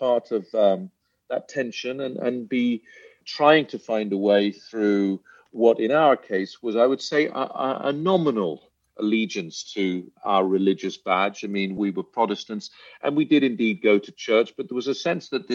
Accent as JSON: {"language": "English", "town": "Belfast", "region": "Northern Ireland", "country": "United Kingdom", "tie": "born or raised there", "said": "my early years growing up in Belfast."}